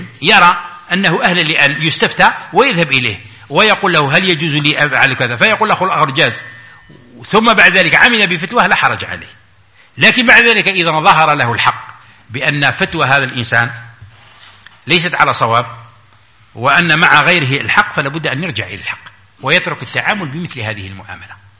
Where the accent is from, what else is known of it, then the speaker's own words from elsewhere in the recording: Algeria; مثلا احنا عندنا في الجزائر المشرق هو جهة القبلة